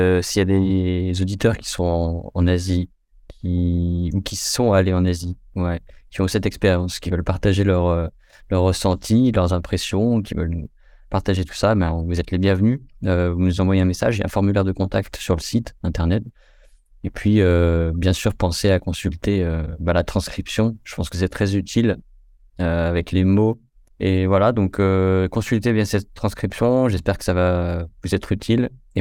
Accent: France; alors je sais pas si c'est moi personnellement ou c'est en tant que français ou en tant qu'occidental

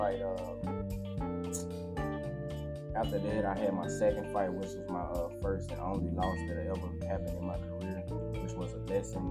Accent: Memphis, Tennessee, United States; that I would have my first professional fight at the FedEx Forum in my own hometown, in front of my hometown?

